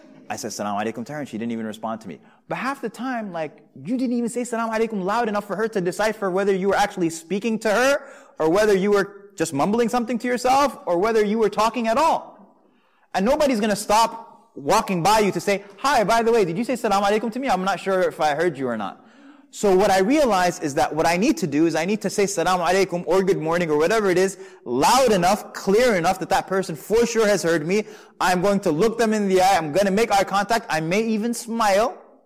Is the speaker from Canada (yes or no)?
no; New York, United States; I'm from New York, and in New York, it's kind of like London, where you don't say hello to anybody.